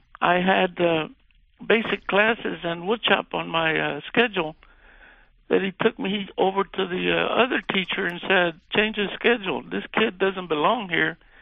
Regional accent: Dallas, Texas, United States; born there; And they married and eventually moved to Dallas. I was born in Dallas, Texas. I was the second child born at the hospital.

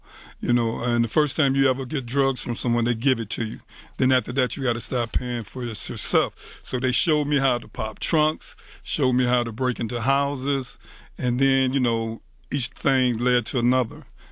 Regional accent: Highland Park, United States; I grew up in Highland Park from a family of 10.

